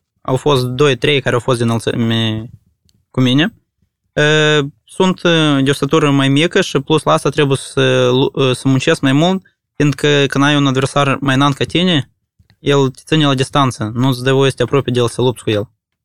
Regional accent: Moldova; piesa asta ne reprezintă, într-adevăr, că suntem moldoveni

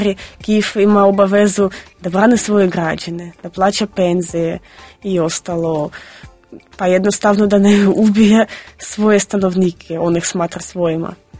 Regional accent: Luhansk, Luhansk Oblast, Ukraine; Serbian is a second language; Ja sam rodom iz Luganska, imala sam prilika da vidim ukrajinsku televiziju koju ste spomenuli.

